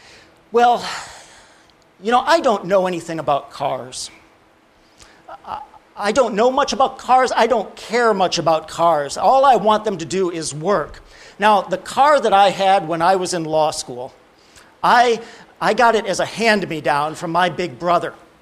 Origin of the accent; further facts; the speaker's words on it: Scotland, United Kingdom; when he said new, I'm also Scottish, so there's no way I'm getting a new car